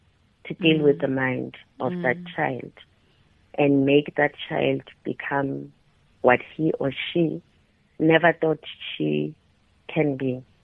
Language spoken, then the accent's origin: English; Matsulu, Mpumalanga, South Africa; I was born and bred in Matsulu. I attended school in Matsulu. Yeah, I never left Matsulu.